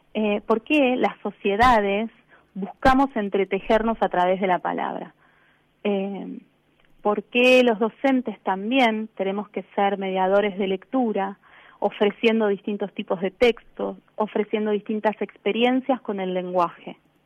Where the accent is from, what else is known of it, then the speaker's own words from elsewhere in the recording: Buenos Aires, Argentina; Yo soy de Villa del Parque, ahí Capital está. Federal.